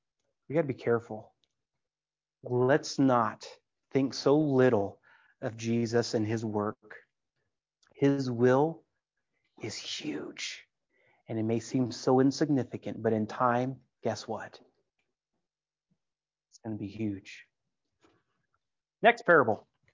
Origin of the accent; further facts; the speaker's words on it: California, United States; I've seen some wild mustard out in the field. I grew up in Central Valley.